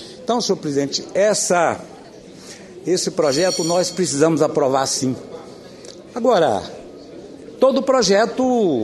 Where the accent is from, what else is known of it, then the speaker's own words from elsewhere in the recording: Tocantins, Brazil; E eu, que sou do Tocantins